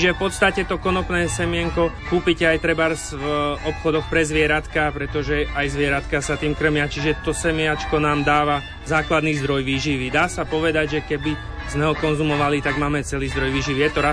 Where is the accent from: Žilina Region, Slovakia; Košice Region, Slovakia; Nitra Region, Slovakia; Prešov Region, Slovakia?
Žilina Region, Slovakia; Hubová; A ja konkrétne som z Úbovej